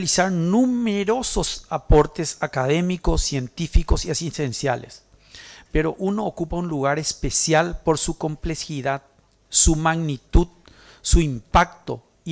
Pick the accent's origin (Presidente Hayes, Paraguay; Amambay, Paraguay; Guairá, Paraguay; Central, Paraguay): Central, Paraguay; Itá; cuando en mi pueblo Itá, mi padre me despedía con un beso.